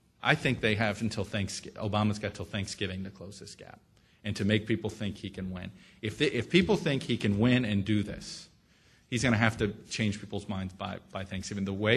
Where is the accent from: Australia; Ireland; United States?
United States; Miami, Florida; I grew up in Miami, so I'm a big University of Miami fan.